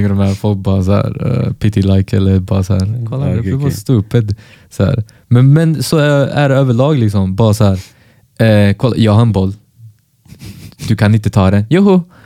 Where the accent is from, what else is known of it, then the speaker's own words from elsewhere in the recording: Småland, Sweden; Nicklen, jag är från Nickel. Småland.